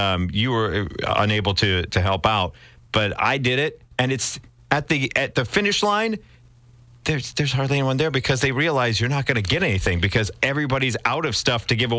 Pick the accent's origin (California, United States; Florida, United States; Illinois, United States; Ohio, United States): Illinois, United States; Chicago; also born or lived in Quad Cities; I thought, coming from, the Quad Cities, and I grew up around Chicago, I'm like, how big can this actually be?